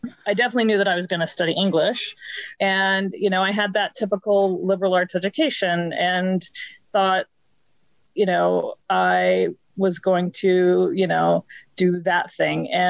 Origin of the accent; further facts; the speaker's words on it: Virginia, United States; moved away as an adult; now in New York, United States; And I moved to New York 2 weeks after I graduated from college. I went to school in Virginia. I grew up in Virginia.